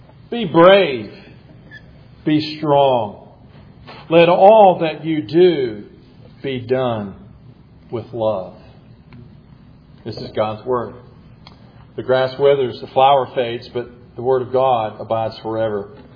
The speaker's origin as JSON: {"language": "English", "country": "United States", "tie": "born or raised there", "said": "I have been privileged to be born and raised in this country as an American."}